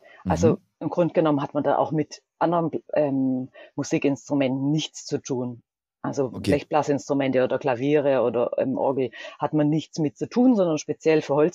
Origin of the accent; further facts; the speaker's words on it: Stuttgart, Baden-Württemberg, Germany; ich komme ja aus Stuttgart